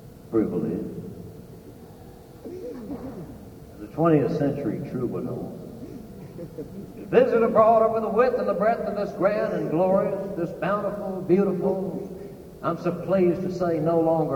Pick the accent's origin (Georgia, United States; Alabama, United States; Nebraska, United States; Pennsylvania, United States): Georgia, United States; Most of the time, I was brought up in the Coochie Valley, Georgia.